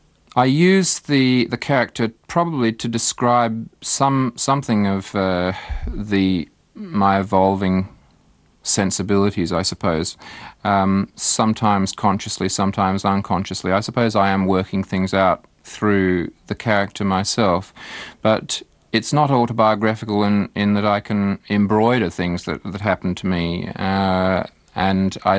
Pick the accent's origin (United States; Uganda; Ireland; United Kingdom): United Kingdom; England; born there; also born or lived in Malaysia; I was born in England. I lived in Malaya.